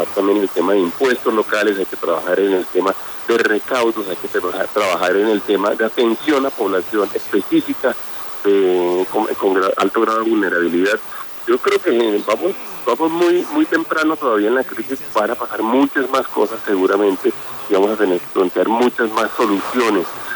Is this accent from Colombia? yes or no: yes; Colombia; lo que tenemos es que tomar la mejor decisión como colombianos, la mejor decisión como agentes de la economía en Colombia.